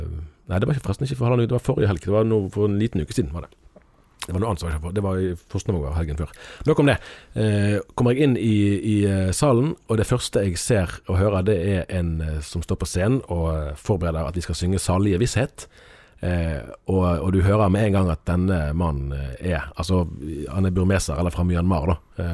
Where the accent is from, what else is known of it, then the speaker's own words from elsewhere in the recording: Bergen, Vestland, Norway; Jeg har skjønt det at jeg er egentlig ikke fra Vestlandet når jeg er fra Bergen.